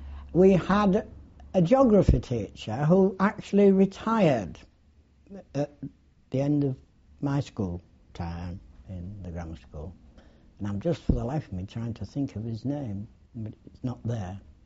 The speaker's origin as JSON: {"language": "English", "town": "Hull", "region": "Yorkshire and the Humber", "country": "United Kingdom", "tie": "born or raised there", "said": "I was born in Hull."}